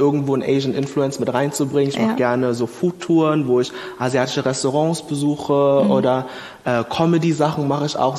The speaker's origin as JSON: {"language": "German", "region": "Berlin", "country": "Germany", "said": "Ich komme aus Berlin, wir sind so Multikulti."}